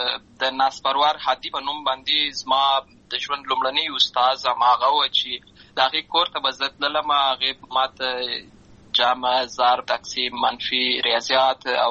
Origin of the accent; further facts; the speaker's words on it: Lashkar Gah, Helmand, Afghanistan; also born or lived in Uruzgan; زه په اصل کې د اروزګان ولایت یم، اما زه په هلمند ولایت لشکرګاه کې پیدا شوی یم، اما د لوی سوی یم، همالته مې ښوونځی لوستی ده،